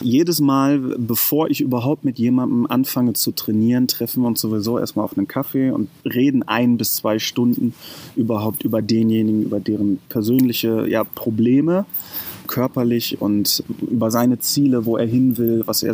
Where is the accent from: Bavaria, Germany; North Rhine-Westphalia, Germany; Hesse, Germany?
North Rhine-Westphalia, Germany; Lünen; 30 Jahre alt, komme aus dem Ruhrpott, Lünen bei Dortmund. Da bin ich aufgewachsen